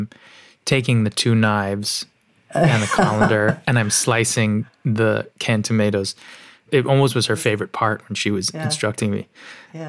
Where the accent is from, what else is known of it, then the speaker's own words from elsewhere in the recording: Los Angeles, California, United States; taking me to the woman at the Hollywood Farmers Market where I grew up in Los Angeles.